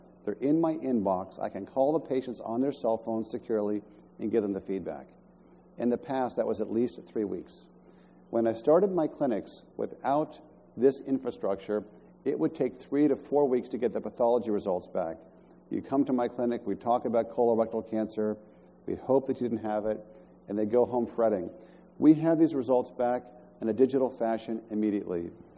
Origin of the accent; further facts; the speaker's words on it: Pittsburgh, Pennsylvania, United States; And I grew up in Pittsburgh, and we're a very proud city.